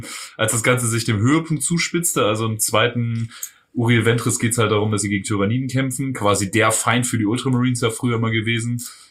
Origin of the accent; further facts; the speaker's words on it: Germany; Ja, ich bin Deutscher.